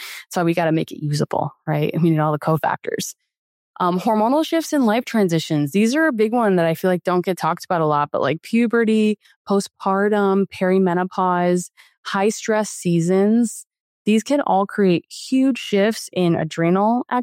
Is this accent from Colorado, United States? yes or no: no; Connecticut, United States; And I'm like, man, I just sweat so much more down here. I'm from Connecticut.